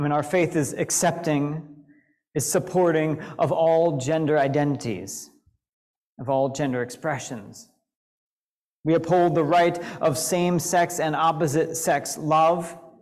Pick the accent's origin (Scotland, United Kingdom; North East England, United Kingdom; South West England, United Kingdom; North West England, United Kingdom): South West England, United Kingdom; I'm ordained Unitarian Universalist minister, and I grew up in Unitarian Universalism, actually mainline, so not that far away, in Devon.